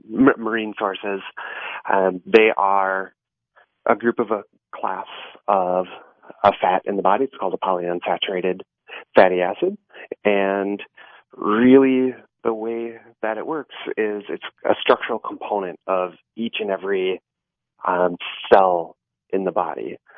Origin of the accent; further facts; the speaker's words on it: Midwest, United States; I'm from the Midwest, so I talk about silos when I talk about this all the time